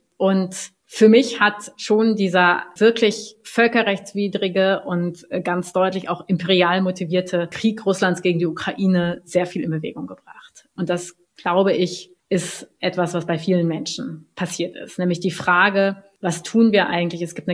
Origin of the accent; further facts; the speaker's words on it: West Germany, Germany; Also Ich bin Jahrgang 82, das heißt, ich kann von mir nicht sagen, dass ich in Bonn dabei war und ich bin aus dem Westen.